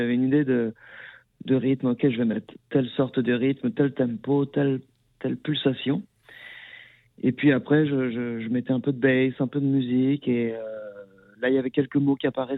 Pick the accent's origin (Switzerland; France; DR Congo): France; je suis français.